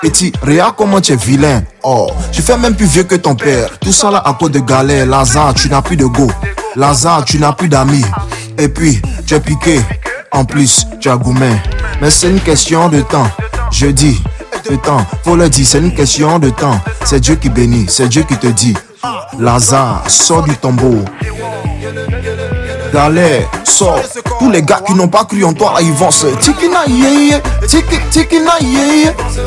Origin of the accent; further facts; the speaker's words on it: Côte d’Ivoire; signifie douceur, facilité, voilà, tout ce qui est positif. Mais je suis ivoirien